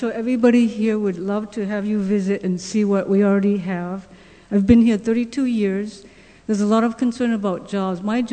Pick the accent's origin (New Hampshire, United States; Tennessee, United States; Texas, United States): New Hampshire, United States; Northfield; I'm from Northfield, which is really, to me, in the middle of the state